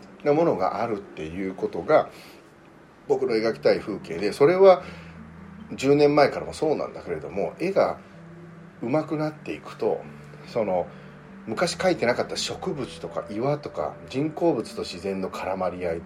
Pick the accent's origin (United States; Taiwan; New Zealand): United States; also born or lived in Canada; 僕は現地で育ってるので、アメリカとカナダで育ってるから